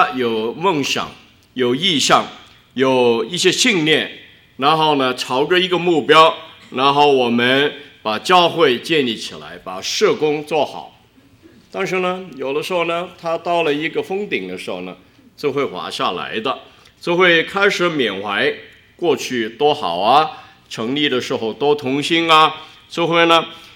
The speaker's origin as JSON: {"language": "Chinese", "country": "Hong Kong", "lives_now": "Mississauga, Canada", "said": "你跟我呢都是从别的地方移居到加拿大，有的来自呢台湾，我香港"}